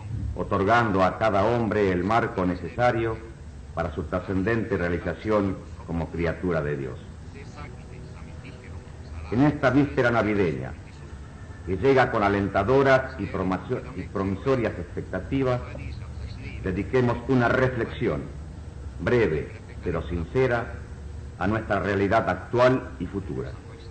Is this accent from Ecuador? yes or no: no; Argentina; como argentino y como mandatario